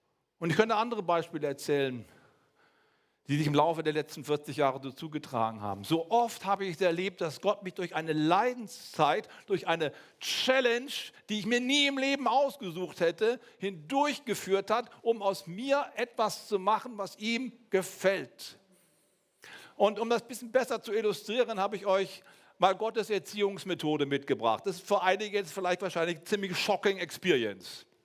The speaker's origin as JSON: {"language": "German", "town": "Bonn", "region": "North Rhine-Westphalia", "country": "Germany", "tie": "born or raised there", "said": "ich komme ja aus Bonn, also gleich um die Ecke rum, ne? Nicht so weit weg von hier. Und da bin ich geboren, da bin ich aufgewachsen"}